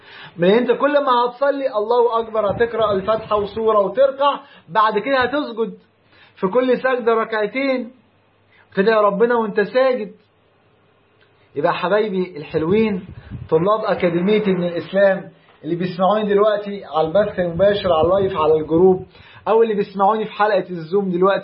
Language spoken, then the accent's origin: Arabic; Egypt; ربنا يحفظ بلدنا مصر ويجعلها أمن وأمان